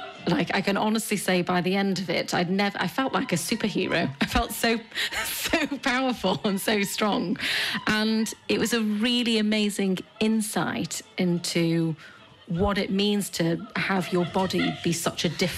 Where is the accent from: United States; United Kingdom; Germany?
United Kingdom; Stoke-on-Trent, West Midlands; family, from Stoke-on-Trent, which is a working class town in the UK. And most of the people that are from my hometown don't really even know that composers write the strange music that I write nowadays.